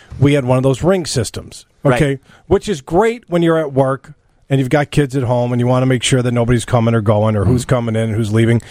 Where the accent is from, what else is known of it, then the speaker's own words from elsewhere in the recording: Northbrook, Illinois, United States; it's located in Northbrook in my hometown.